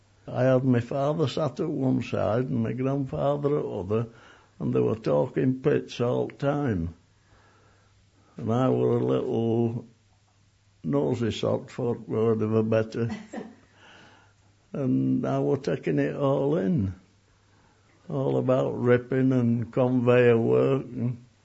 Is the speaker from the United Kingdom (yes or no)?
yes; Woodlesford, Yorkshire and the Humber, United Kingdom; born there; I was born in 1920 in Essex Place at Woodlesford, Terrace House.